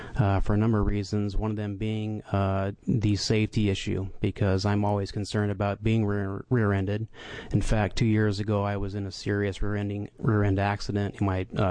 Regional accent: Beaverton, Oregon, United States; also born or lived in California; I'm from Beaverton, Oregon. I'm a former resident of California.

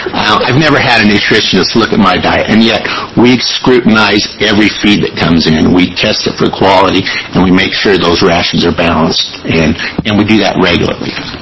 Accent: Gervais, Oregon, United States; I'm from Jervis, Oregon, which is just about a half hour south of here. I'm a fourth-generation dairy farmer.

